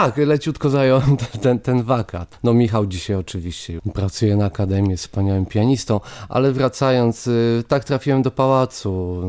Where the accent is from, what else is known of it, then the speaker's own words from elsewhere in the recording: Lipno, Kuyavian-Pomeranian Voivodeship, Poland; born there; also born or lived in Włocławek; Stamtąd pochodzą moi rodzice. Ja się urodziłem w Lipnie.